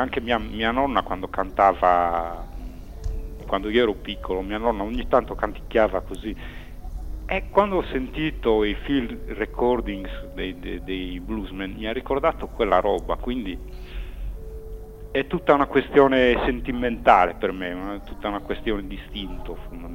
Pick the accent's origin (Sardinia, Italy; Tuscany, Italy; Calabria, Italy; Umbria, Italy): Sardinia, Italy; è una cosa abbastanza particolare se uno pensa che io vengo dalla Barbagia